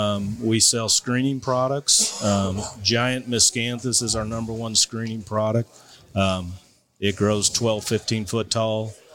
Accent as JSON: {"language": "English", "town": "Perryville", "region": "Missouri", "country": "United States", "tie": "born or raised there", "said": "First it was just my hometown of Perryville, Missouri."}